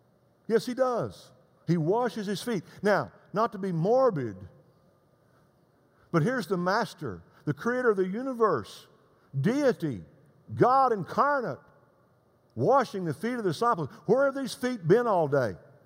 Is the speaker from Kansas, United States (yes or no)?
no; Texas, United States; I'm from West Texas, remember.